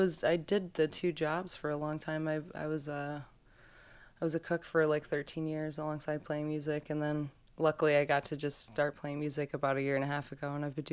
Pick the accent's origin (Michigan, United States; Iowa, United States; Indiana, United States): Michigan, United States; Kalamazoo; also born or lived in Vicksburg; but yeah, I was born in Kalamazoo. I was actually born in the parking lot of Borges Hospital, and my parents lived right down the street. And I grew up on the east side, like right off of Gull Road on Sunnyside, until I was like 12, and then we moved to Vicksburg